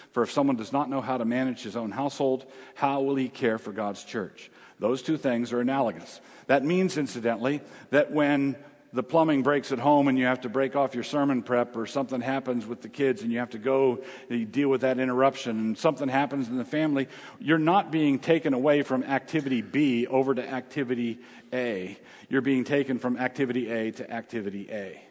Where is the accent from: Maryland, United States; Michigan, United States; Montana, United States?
Maryland, United States; Annapolis; I grew up in Annapolis, Maryland, and my folks were friends with Corrie ten Boom, and they brought her one time to Annapolis to speak.